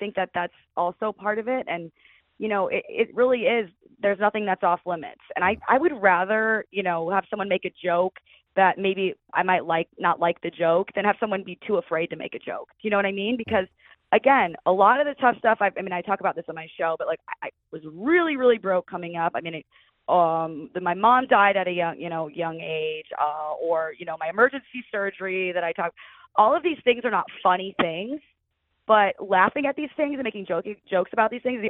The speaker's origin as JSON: {"language": "English", "town": "Detroit", "region": "Michigan", "country": "United States", "tie": "born or raised there", "said": "I grew up in Detroit."}